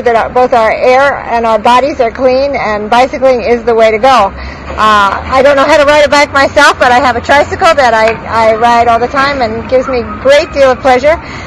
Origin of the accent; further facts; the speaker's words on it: New York City, New York, United States; I grew up in the East Coast and in New York City, where people use mass transit a lot more than they do out here.